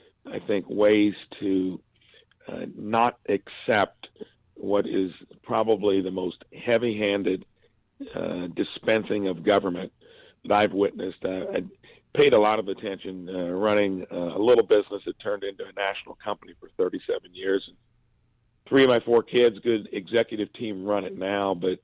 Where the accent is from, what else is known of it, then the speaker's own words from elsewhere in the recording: Indiana, United States; So, yeah, even in my hometown and in the southern tip of Indiana, southwestern